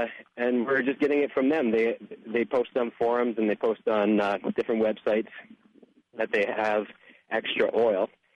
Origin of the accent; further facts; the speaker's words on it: Canada; I'm from Canada, so seeing cactuses on the side of the road is pretty phenomenal.